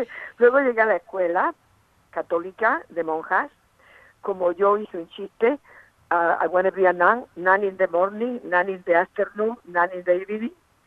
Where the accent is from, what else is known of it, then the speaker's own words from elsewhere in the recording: Murcia, Region of Murcia, Spain; born there; Y Murcia, donde yo nací, es la más famosa ciudad de España